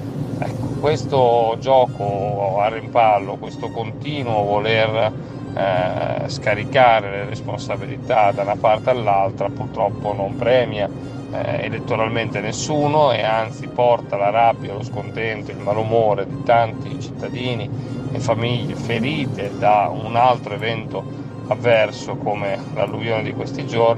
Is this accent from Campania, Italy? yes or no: no; Emilia-Romagna, Italy; essendo io romagnolo ed essendo la mia terra la terra direttamente colpita.